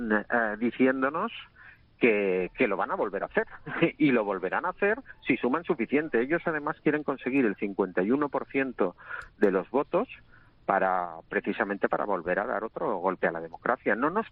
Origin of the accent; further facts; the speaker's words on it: Catalonia, Spain; somos muchísimos catalanes